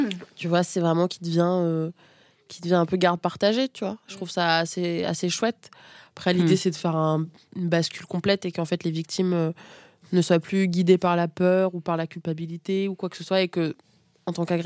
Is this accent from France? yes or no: no; Niamey, Niger; born there; Je suis née au Niger, donc Afrique de l'Ouest, à Niamey.